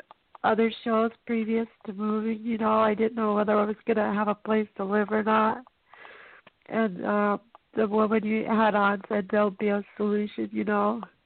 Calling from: Bellingham, Washington, United States; From Bellingham, Washington.

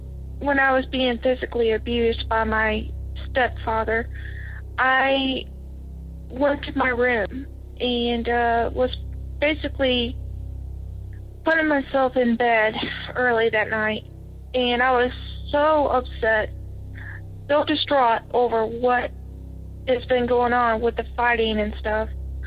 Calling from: Batesville, Arkansas, United States; I'm calling from Batesville, Arkansas.

